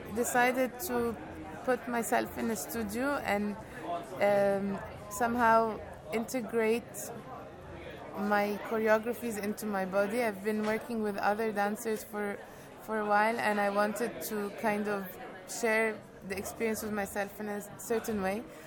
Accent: Egypt; I'm from Egypt.

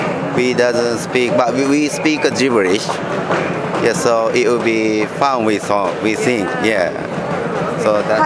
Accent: Tokyo, Japan; English is a second language; I'm from Japan, from Tokyo. Yeah.

